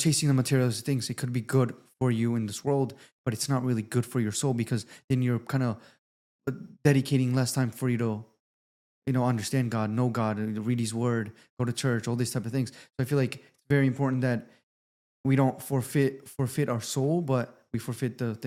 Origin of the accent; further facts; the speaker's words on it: Georgia; We actually are Orthodox. We grew up in Georgia. Georgia is a very Orthodox country.